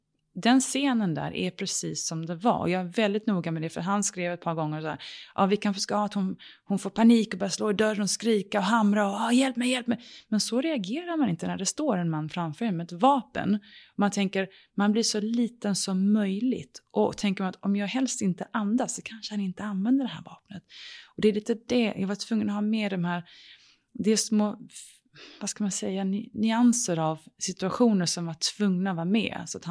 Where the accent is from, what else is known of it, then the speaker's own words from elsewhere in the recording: London, United Kingdom; Det är en engelsk kille, jag är uppväxt i London.